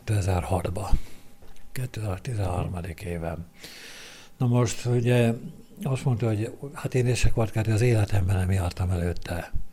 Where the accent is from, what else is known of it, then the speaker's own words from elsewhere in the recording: Pest, Hungary; onnan nem jöttem el szívesen, mert szülőfalum szomszéd faluja volt, ugye városa, mert városra avatták közben, ugye Turát, város lett